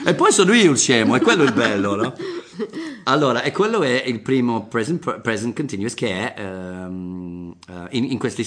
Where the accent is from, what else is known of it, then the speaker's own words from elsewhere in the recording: England, United Kingdom; Italian is a second language; magari perché sono inglese, non lo so, perché noi abbiamo questi strani cose.